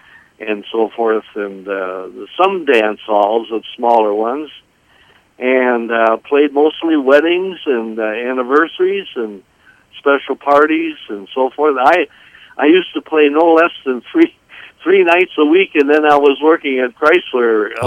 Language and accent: English; Wisconsin, United States; now in St. Paul, United States; Yeah, we both liked the Twin Cities, and we're both from Wisconsin.